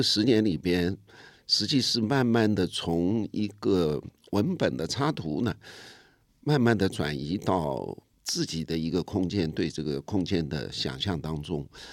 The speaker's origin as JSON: {"language": "Chinese", "region": "Shanghai", "country": "China", "said": "就是我们都是上海人"}